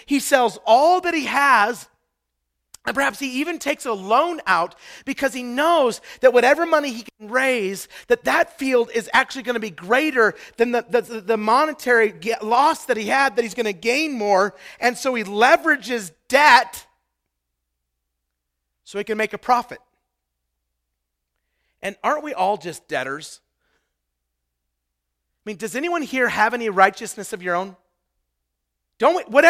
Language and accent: English; Idaho, United States; We eat pot roast, mashed potatoes, because we're from Idaho.